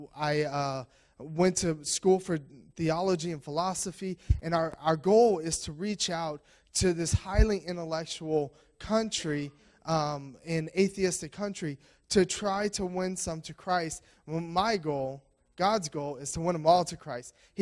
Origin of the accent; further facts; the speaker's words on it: Louisiana, United States; Well, I'm from Louisiana. My wife is from Mountain Home, Arkansas. … It's French. Yeah, I'm a Cajun.